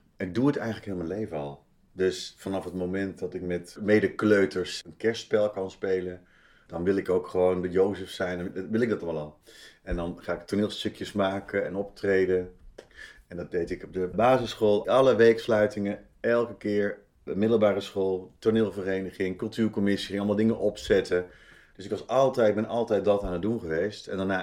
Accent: Berkel-Enschot, North Brabant, Netherlands; moved away as an adult; also born or lived in Tilburg; Nee, ik ben geboren in Brabant, in Tilburg en opgegroeid in Berkel-Enschot. Dat is een klein dorpje naast Tilburg en daar ben ik gewoon tot mijn 18e gebleven.

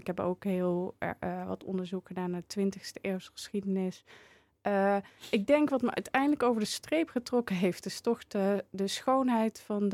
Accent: North Brabant, Netherlands; accent: Brabantian; Het kan ook mijn Brabants accent.

